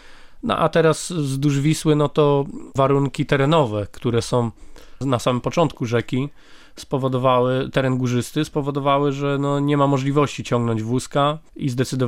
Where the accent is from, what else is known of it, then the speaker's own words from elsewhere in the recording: Nakło nad Notecią, Kuyavian-Pomeranian Voivodeship, Poland; No ja szczerze mówiąc to pochodzę z Nakła nad Notecią i zawsze bliska była mi Noteć.